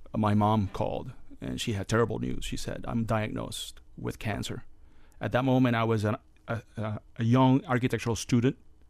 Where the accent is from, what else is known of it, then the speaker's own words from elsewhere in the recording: Puerto Rico; I've lived several hurricanes growing up in Puerto Rico